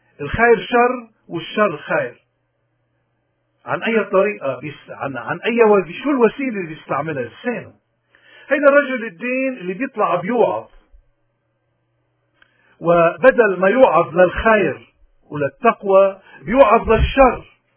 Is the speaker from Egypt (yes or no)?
no; Lebanon; نحن كلبنانيين شو مشكلتنا مع رجال الدين تحديدا ومع السياسيين عموما؟